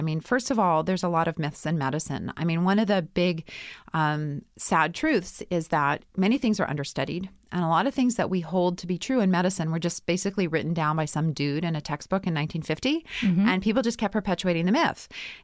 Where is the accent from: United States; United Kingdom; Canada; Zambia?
Canada; Winnipeg, Manitoba; I'm from Winnipeg. What else do you say when it's minus 40? It's fucking cold, right?